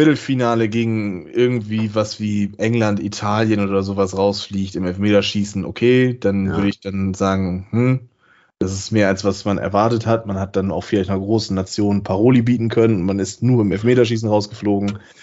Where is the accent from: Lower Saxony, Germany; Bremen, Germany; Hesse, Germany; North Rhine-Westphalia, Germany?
Bremen, Germany; Und das sage ich als Bremer.